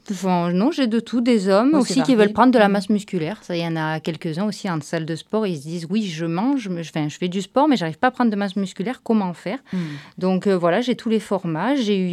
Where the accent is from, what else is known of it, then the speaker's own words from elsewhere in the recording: Aubagne, Provence-Alpes-Côte d'Azur, France; born there; je suis née à Aubagne, je suis aubagnaise. Après, j'ai vécu dans la région Provence-Alpes-Côte d'Azur. Et là maintenant, on est dans le 86 depuis même pas 6 mois.